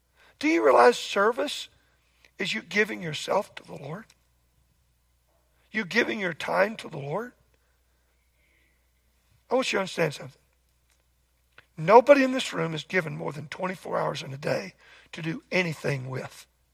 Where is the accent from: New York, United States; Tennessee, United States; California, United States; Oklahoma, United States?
Oklahoma, United States; I grew up in Oklahoma.